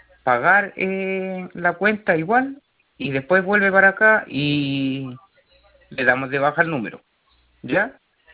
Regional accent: Linares, Maule, Chile; Ya, yo soy de acá de Linares.

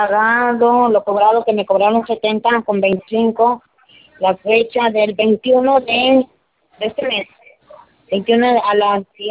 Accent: La Legua, Santiago Metropolitan, Chile; porque soy de La Legua

